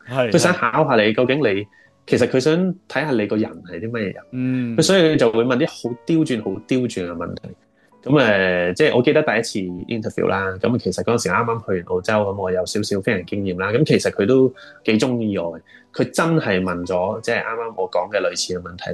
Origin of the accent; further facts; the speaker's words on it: China; 咁我哋中國人咁啊，好誠實咁樣答啦